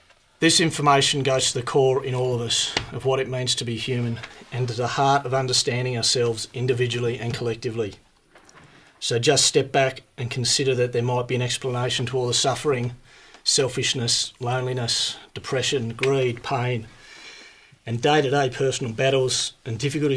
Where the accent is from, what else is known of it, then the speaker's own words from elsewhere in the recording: Sydney, New South Wales, Australia; I grew up in Sydney, had a pretty typical Australian upbringing